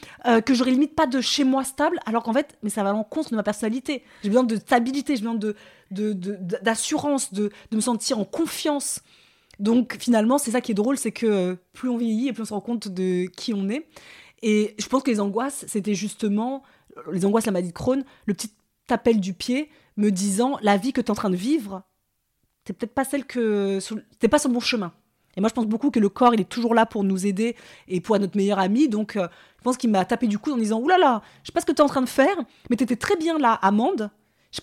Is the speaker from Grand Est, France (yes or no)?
no; Paris, Île-de-France, France; en tant que parisienne